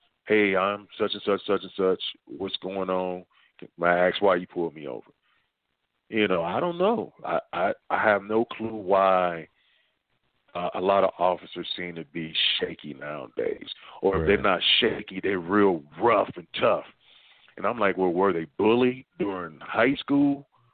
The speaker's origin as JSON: {"language": "English", "town": "Dayton", "region": "Ohio", "country": "United States", "tie": "born or raised there", "said": "I'm originally from Dayton, Ohio."}